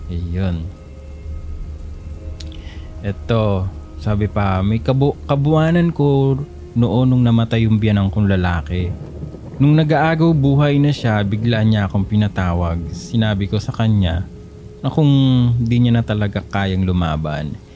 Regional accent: Central Luzon, Philippines; I'm from Pampanga, by the way.

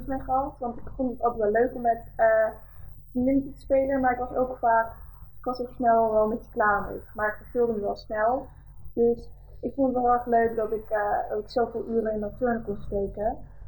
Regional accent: Overijssel, Netherlands; Ik ben eigenlijk opgegroeid in een heel klein dorpje in de buurt van Deventer. Weensp heet het.

